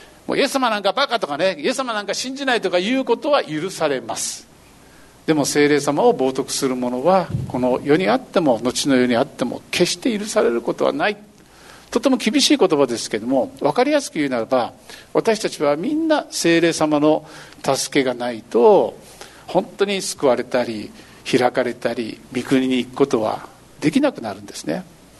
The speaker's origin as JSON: {"language": "Japanese", "town": "Kitakyushu", "region": "Fukuoka", "country": "Japan", "said": "私は北九州から来ましたけども"}